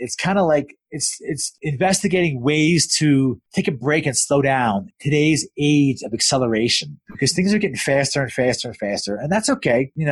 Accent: New Jersey, United States; I speak fast. I'm from Jersey.

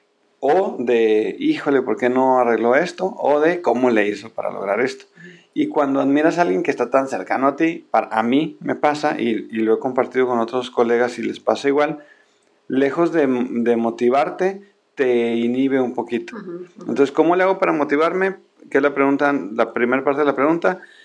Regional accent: Sonora, Mexico; En Sonora, yo soy de Sonora, les dicen fachosos

